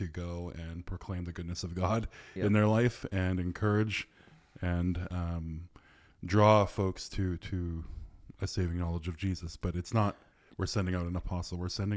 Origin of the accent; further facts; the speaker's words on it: Central Canada, Canada; even my hometown in central Canada